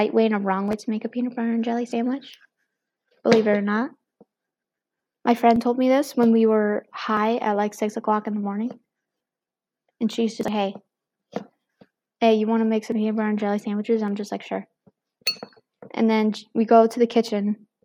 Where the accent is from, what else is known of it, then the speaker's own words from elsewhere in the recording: the South, United States; I say soda because I'm from the South.